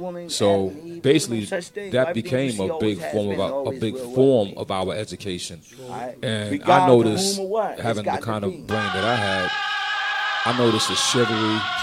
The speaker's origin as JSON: {"language": "English", "town": "Brownsville", "region": "New York", "country": "United States", "said": "I told him, I'm from Brownsville."}